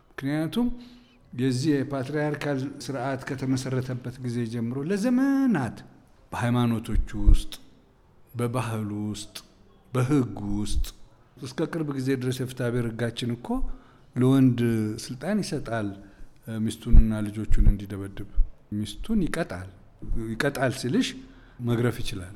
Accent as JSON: {"language": "Amharic", "town": "Debre Zeit", "region": "Oromia", "country": "Ethiopia", "tie": "born or raised there", "also_born_or_lived": "Addis Ababa", "said": "4 ዓመት ከሆነኝ በኋላ ነው ወደ ደብረ ዘይት ሄድ ነው። አባቴ ለረጅም ዘመን ደብረ ዘይት ነው የኖሩት። በልጅነታቸው ነው ደብረ ዘይት የገቡት።"}